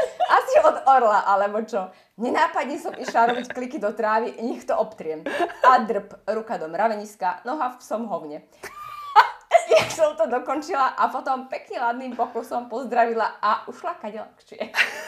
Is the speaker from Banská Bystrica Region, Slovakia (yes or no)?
yes; Zvolen, Banská Bystrica Region, Slovakia; Chcela som sa ukázať, že ako sa to u nás vo Zvolene robí. Ako sa maká, že zvolenčanky nie sú žiadne krehotinky.